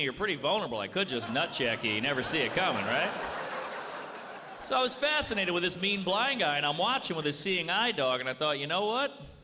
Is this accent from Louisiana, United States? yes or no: yes; Louisiana, United States; And I grew up in Louisiana. I grew up a lot of homophobia.